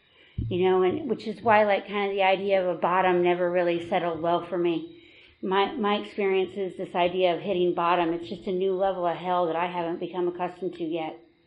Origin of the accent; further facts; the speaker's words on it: New Jersey, United States; You know, I'm from New Jersey. I grew up most of the time by the Jersey Shore